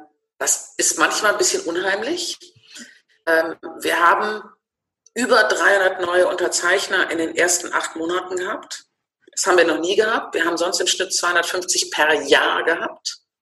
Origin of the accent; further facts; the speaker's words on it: Northern Germany, Germany; ich bin Norddeutsch, ich bin Babyboomerin, ich bin im Konzern groß geworden